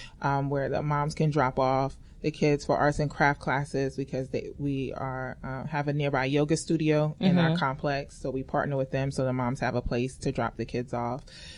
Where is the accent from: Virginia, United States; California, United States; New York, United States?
New York, United States; Brooklyn; moved away as an adult; now in Georgia, United States; I'm from New York, Brooklyn to be specific. And I moved to Georgia about 6 years ago.